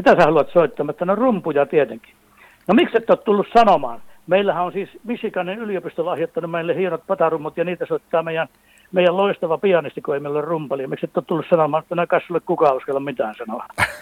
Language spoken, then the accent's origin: Finnish; Ludvika, Dalarna County, Sweden; born there; minähän olen muuten sillä puolella syntynyt. Mä olen syntynyt Ludvikassa Taalaimaalla.